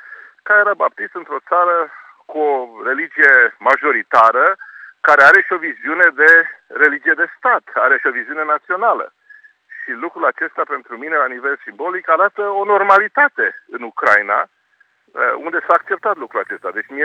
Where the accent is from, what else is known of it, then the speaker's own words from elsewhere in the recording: Romania; Noi, ca români, uneori nu înțelegem cât de complicată este situația în fostul spațiu sovietic.